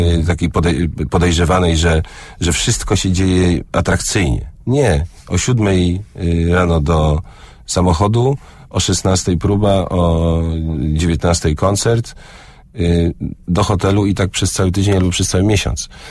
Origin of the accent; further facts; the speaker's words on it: Poznań, Greater Poland Voivodeship, Poland; born there; now in Toruń, Poland; Ja się urodziłem w Poznaniu, mieszkam w Toruniu